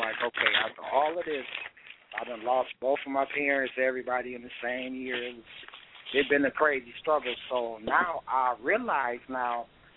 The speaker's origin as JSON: {"language": "English", "town": "Detroit", "region": "Michigan", "country": "United States", "said": "I'm from Detroit, Michigan on the east side."}